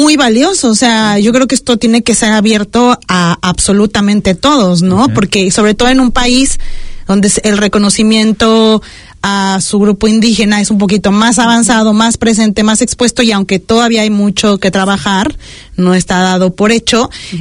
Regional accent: Mexico; Yo, que vengo de México

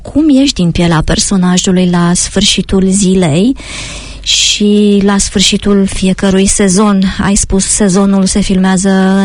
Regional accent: Romania; now in New Zealand; ca mulți din Noua Zeelandă, suntem prieteni, ne cunoaștem, suntem români

